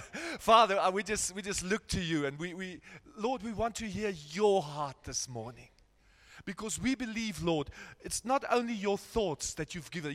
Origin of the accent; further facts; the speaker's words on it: Krugersdorp, Gauteng, South Africa; born there; Yeah, I was born in Krugersdorp, and I had one desire when I was here and a young man.